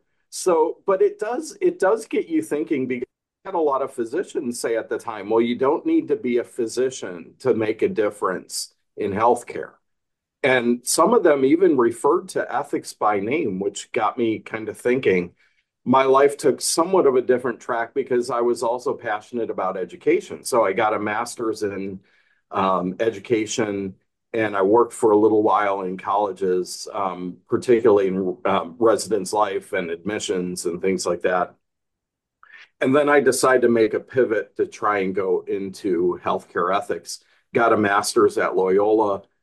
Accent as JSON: {"language": "English", "region": "Michigan", "country": "United States", "tie": "born or raised there", "said": "But I was born and raised partly in Michigan."}